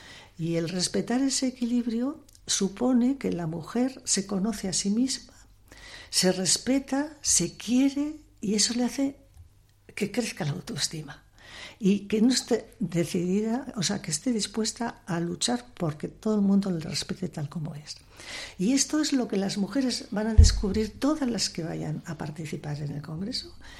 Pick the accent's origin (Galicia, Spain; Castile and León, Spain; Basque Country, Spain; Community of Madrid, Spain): Basque Country, Spain; Portugalete; born there; porque nosotras nacimos en Portugalete